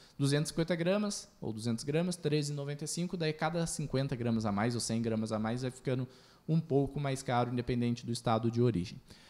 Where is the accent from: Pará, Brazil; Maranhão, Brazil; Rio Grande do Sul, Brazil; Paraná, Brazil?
Rio Grande do Sul, Brazil; Ó, sou do Rio Grande do Sul e quero meu FBA aqui.